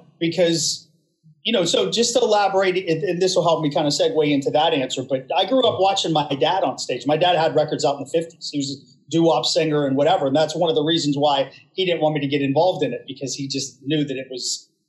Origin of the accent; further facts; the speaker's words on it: Coraopolis, Pennsylvania, United States; I'm originally from Coriopolis, Pittsburgh, Pennsylvania.